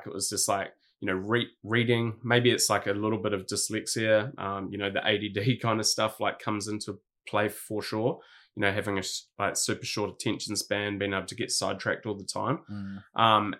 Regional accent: Hawke's Bay, New Zealand; Yeah, so like I grew up in Hawke's Bay in New Zealand, which is kind of like a small town on the east coast of New Zealand.

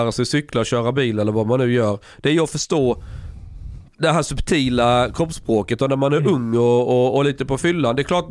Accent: Skåne, Sweden; när jag växte upp i Skåne, där var det jävla inga brudar som var blyga.

